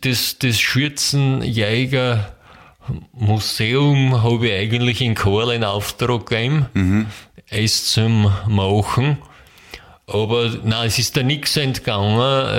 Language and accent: German; Tyrol, Austria; Und deshalb da das Museum schon lieber bei uns in Tirol daheim sein.